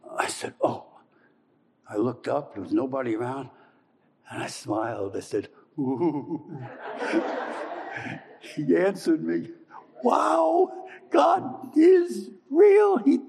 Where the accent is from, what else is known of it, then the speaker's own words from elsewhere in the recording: New York City, New York, United States; also born or lived in New Jersey; now in Queensbury, United States; You know, I grew up in New York City, and then I moved to New Jersey, and now I'm up here in Queensbury, New York, with Suzanne.